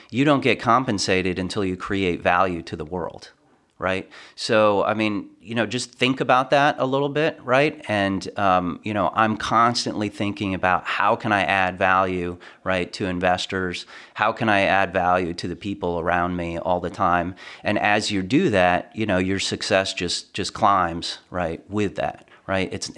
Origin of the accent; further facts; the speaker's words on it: Connecticut, United States; Yeah, so I grew up in Connecticut in a typical middle-class family